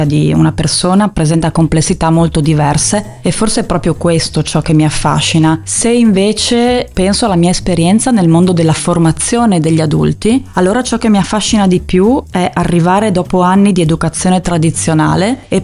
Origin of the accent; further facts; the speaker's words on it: Friuli-Venezia Giulia, Italy; Da buona friulana, parto da una base di timidezza